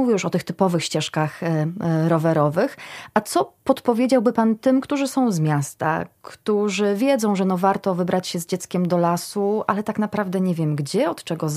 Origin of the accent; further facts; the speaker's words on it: Lipa, Lublin Voivodeship, Poland; Sama pochodzę z Lipy, to lasy janowskie. Zróżnicowane lasy, piękne stawy też wokół. Sporą część dzieciństwa spędziłam chodząc na jagody, więc te lasy blisko Lipy znam.